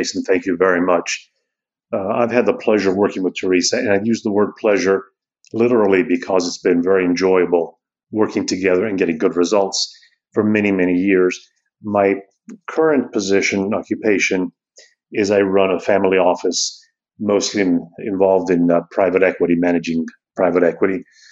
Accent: Colombia; English is a second language; now in United States; I came to MIT from Colombia, South America.

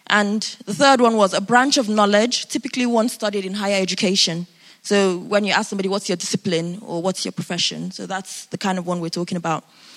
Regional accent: United Kingdom; I know we're very British, and British people like to say, I don't want to be rich.

